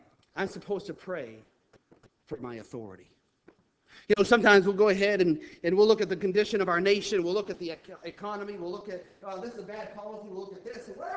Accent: United States; And by the way, I thank God I'm an American.

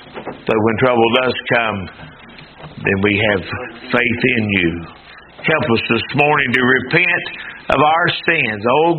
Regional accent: United States; Y'all know that I'm American. And y'all know that I'm patriotic.

